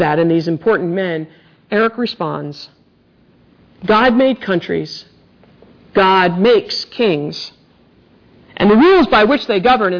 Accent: United States; As you know, I am incredibly patriotic. I love being an American.

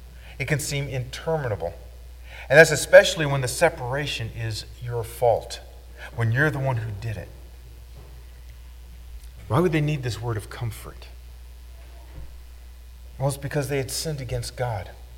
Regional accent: Portland, United States; When I was a little boy growing up in Portland, we lived across the street from the Avolios.

